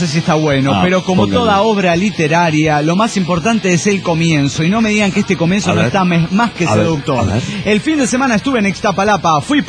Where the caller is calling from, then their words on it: Ciudad Real, Castilla-La Mancha, Spain; de Ciudad Real, España.